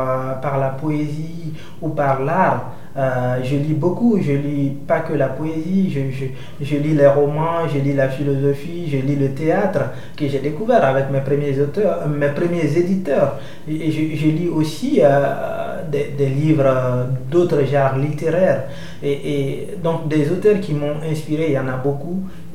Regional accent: Guinea; now in Italy; j'ai fait un parcours de migration très, très, très douloureux de Guinée, mon pays natal, jusqu'en Italie.

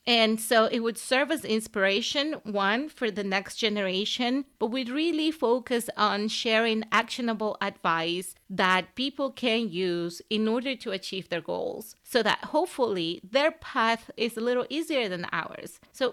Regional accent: Venezuela; growing up in Venezuela, the best opportunity that I ever had is that I saw myself represented everywhere.

